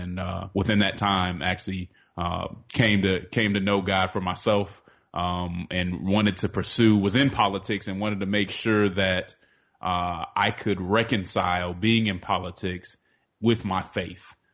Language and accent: English; Denver, Colorado, United States; Well, I'm originally from Denver, Colorado. I was raised in the church.